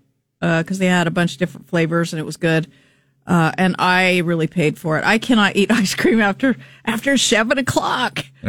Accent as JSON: {"language": "English", "region": "Nebraska", "country": "United States", "tie": "born or raised there", "said": "I grew up in Nebraska. In the 60s and 70s, we played on the train tracks and under the train trellis."}